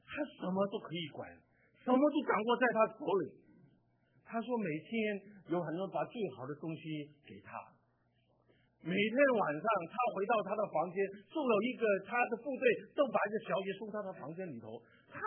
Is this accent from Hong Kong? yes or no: yes; Hong Kong; born there; 这小船就到了香港了，香港去。然后我是香港出生的。